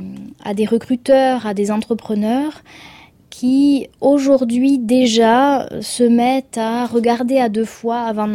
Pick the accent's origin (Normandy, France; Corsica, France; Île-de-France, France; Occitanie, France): Occitanie, France; Toulouse; accent: southern French; now in Switzerland; J'ai pas perdu mon accent par un phénomène étrange, mais c'est pas grave. Je dois dire que les Suisses aiment bien les gens du Sud, donc il vaut mieux que je sois toulousaine là-bas que parisienne.